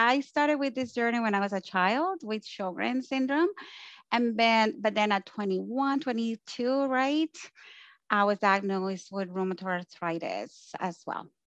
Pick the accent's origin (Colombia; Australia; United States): Colombia; now in Canada; I'm from Colombia and I live in Canada